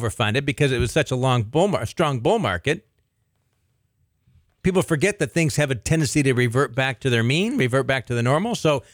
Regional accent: California, United States; I grew up in Southern California area.

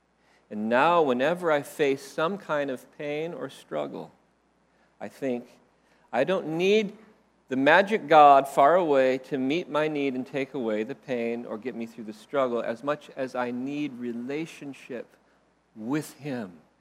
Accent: Phoenix, Arizona, United States; When I was 4 years old, in February of 1969, my family moved to Phoenix, Arizona, where I grew up.

